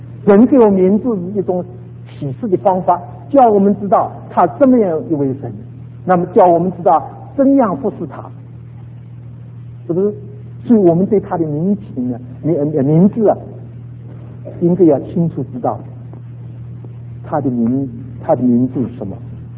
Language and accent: Chinese; Shanghai, China; 我们上海人叫一个人呢，不称之的哈，叫他花头